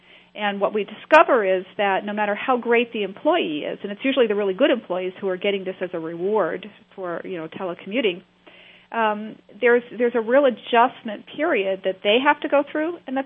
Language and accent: English; Rhode Island, United States; I'm fortunate enough to sit on a couple of economic development boards in my home state in Rhode Island.